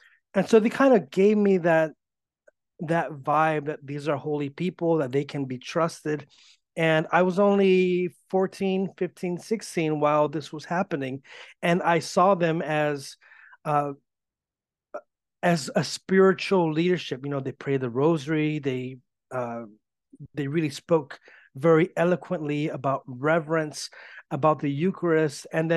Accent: Bellflower, California, United States; I'm born and raised in the LA area. I'm actually from Bellflower, California. It's kind of closer to the Long Beach area, but still in the LA County.

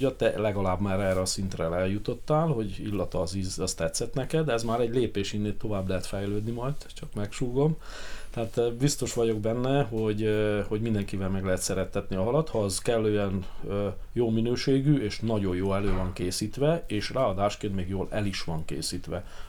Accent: Fonyód, Somogy, Hungary; Nagyon szerencsés sorsom folytán Fonyódon a Szúnyog-szigeten nőttem föl.

